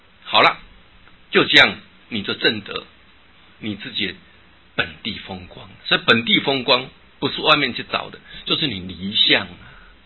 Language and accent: Chinese; China; 我们中国人喜欢用天来做代表，讲天命之谓性，率性之谓道。